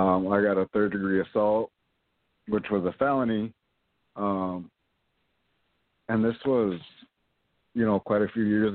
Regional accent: Minnesota, United States; I'm from Mille Lacs Lake Reservation, Mille Lacs Band of Ojibwe Reservation. I grew up on the south end there on the big lake of Mille Lacs, right on the reservation there.

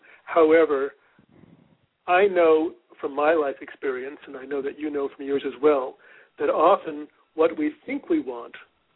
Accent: Canada; now in United States; I'm Canadian. I had no desire to move to the U.S. and live here. And here I have now been here since 1997.

